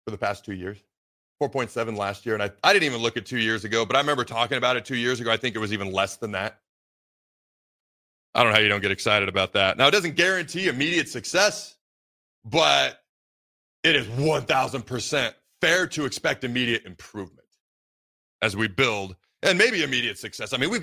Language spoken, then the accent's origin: English; Nebraska, United States; I was born and raised in Nebraska. My parents live in Fremont, so this is home.